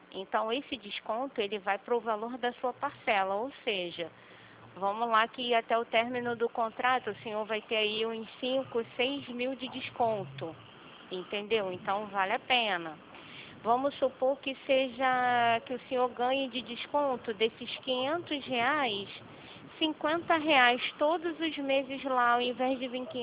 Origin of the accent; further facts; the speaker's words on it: Rio de Janeiro, Brazil; eu sou do Rio.